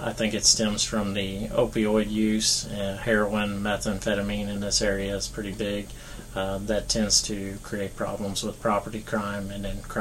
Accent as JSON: {"language": "English", "town": "Jefferson City", "region": "Missouri", "country": "United States", "said": "I am from Jeff City originally."}